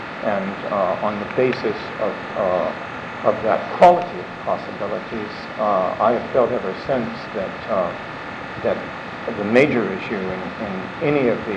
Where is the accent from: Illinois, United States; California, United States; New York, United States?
California, United States; a small desert town that I grew up in Southern California